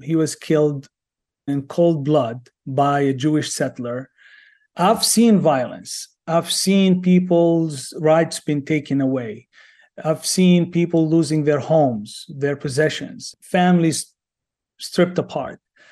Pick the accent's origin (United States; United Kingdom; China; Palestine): Palestine; West Bank; I was born and raised in the West Bank in the middle of this conflict between Israelis and the Palestinians.